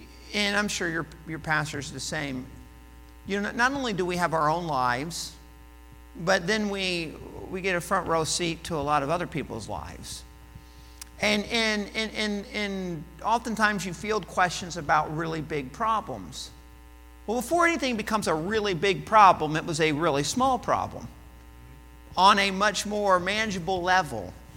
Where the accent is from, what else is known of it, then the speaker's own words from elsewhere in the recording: United States; As an American, I can go most places without a visa.